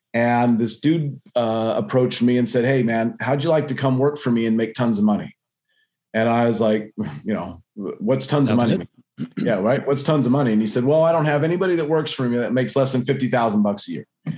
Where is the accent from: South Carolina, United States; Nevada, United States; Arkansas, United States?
Nevada, United States; Las Vegas; You know, I'm from Vegas, right?